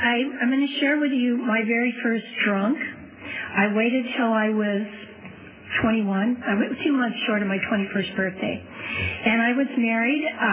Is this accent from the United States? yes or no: yes; Clovis, California, United States; also born or lived in Fresno / Alaska; I was born in Fresno, raised in Clovis, so I'm a Valley girl. I'm very proud of that. Well, I was till I moved to Alaska. Then I was far more proud of coming from Alaska.